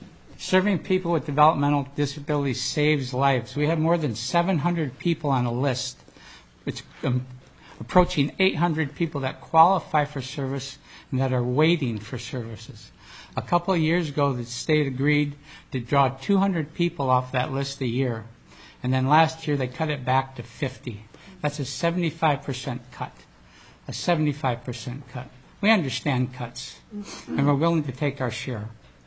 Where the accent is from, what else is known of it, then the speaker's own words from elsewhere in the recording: Alaska, United States; I'm from the Kenai Peninsula.